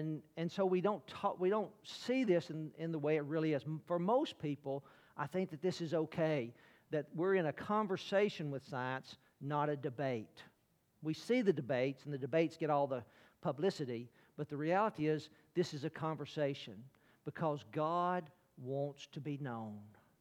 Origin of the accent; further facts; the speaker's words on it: Alabama, United States; I'm from Alabama.